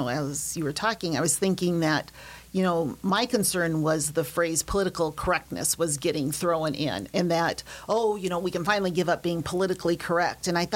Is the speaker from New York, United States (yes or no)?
no; North Dakota, United States; I grew up in North Dakota, and I grew up near an Indian reservation.